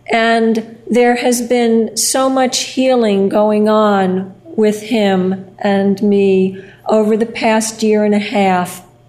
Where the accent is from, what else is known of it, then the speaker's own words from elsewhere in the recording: Bayonne, New Jersey, United States; I grew up in Bayonne, New Jersey. We moved out to the suburbs. You know, we moved to the suburbs.